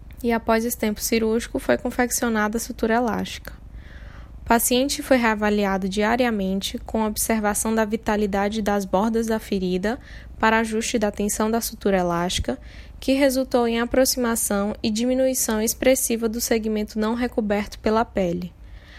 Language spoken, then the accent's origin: Portuguese; São Luís, Maranhão, Brazil; sou de São Luís, no Maranhão